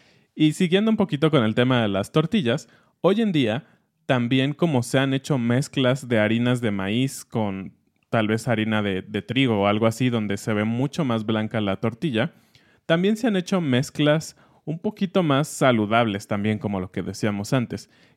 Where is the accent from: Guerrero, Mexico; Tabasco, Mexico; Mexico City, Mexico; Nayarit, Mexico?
Mexico City, Mexico; nosotros, que somos personas del Centro y de la Ciudad de México